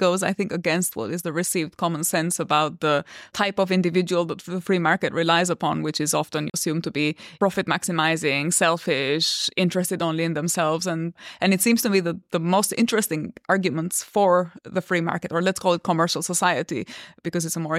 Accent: Albania; I mean, I come from Albania, which was under the Ottoman Empire for many centuries.

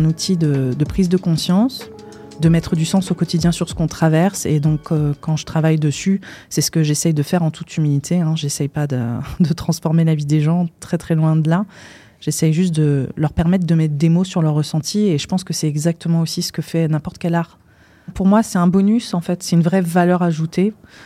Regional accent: India; parce que j'ai grandi en Inde aussi, donc c'est un pays qui repose énormément sur la pratique de l'astrologie.

